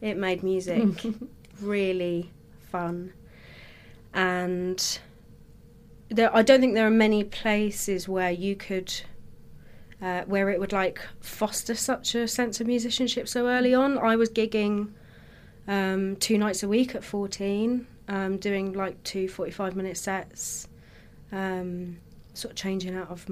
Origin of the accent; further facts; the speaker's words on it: Hastings, South East England, United Kingdom; now in London, United Kingdom; I am from Hastings, so southeast coast near Brighton. But family are from London and Kent, and I've lived in London for the last 9 years. So kind of got a lot of southeast England in me.